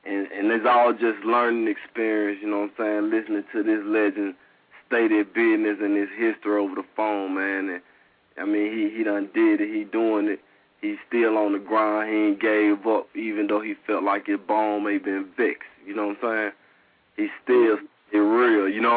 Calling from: Powder Springs, Georgia, United States; Oh, man, I'm from Atlanta, man. You know what I'm saying? Powder Springs, Georgia, man.

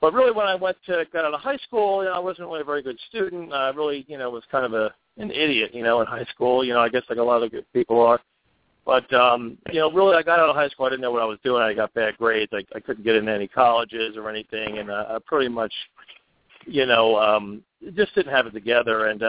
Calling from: Burlington, New Jersey, United States; Well, I'm calling from Burlington, New Jersey, which is basically right in the middle of the state

